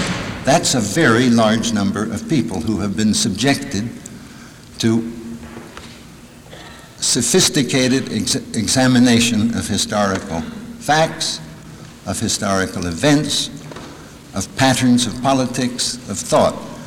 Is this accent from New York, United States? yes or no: no; Baltimore, Maryland, United States; I'm from Baltimore. When I was in college, Henry Mencken was a big factor in my life.